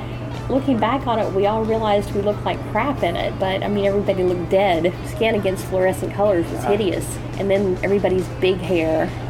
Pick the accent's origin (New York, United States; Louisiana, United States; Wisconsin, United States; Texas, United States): Texas, United States; Lubbock; I grew up in Lubbock, Texas, which is like 100 degrees in the shade, and it's really sandy.